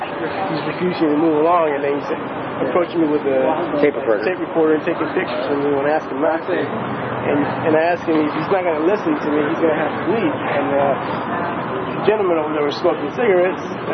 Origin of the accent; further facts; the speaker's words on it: Watsonville, California, United States; Watsonville.